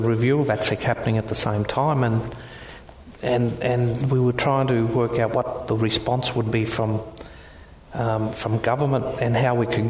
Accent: Rockhampton, Queensland, Australia; outside my hometown of Rockhampton.

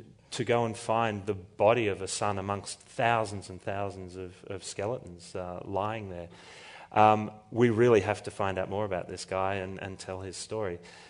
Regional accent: Australia; as an Australian public, we're very aware of the more traditional telling of the story.

